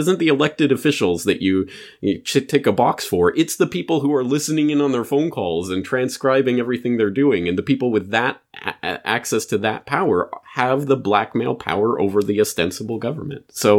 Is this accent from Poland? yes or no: no; Canada; now in Japan; as the Canadian in Japan, I'm going to pull my Canadian in Japan card.